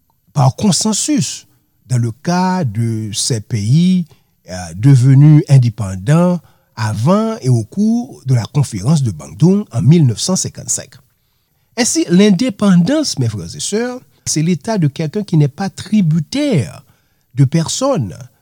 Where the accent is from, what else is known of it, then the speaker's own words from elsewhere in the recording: Haiti; en tant qu'Haïtien, nous connaissons l'histoire, non?